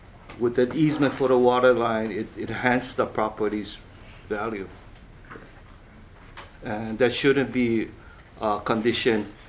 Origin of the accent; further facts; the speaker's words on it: Kauai, Hawaii, United States; You know, I'm from Kauai.